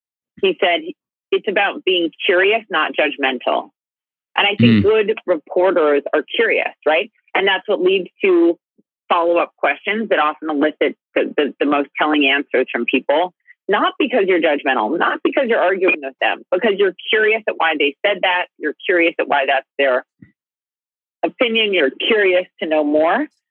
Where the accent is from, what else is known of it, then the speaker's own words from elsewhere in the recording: Minnesota, United States; Don's from Louisiana. Caitlin's from Alabama. I'm from Minnesota.